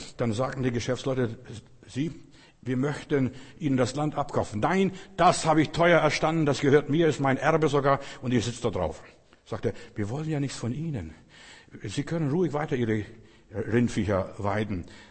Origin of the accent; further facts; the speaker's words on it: Germany; born there; Ich bin als Deutscher geboren, aber das habe ich gar nicht gewusst, ob ich Deutscher bin oder nicht und so weiter.